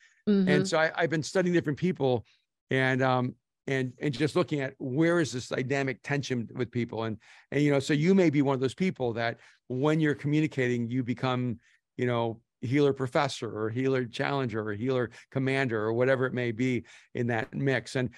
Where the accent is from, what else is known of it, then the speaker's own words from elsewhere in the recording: El Salvador; moved away; I mean, I'm an immigrant from El Salvador. I never knew my real father. My grandparents raised me for the first section of my life.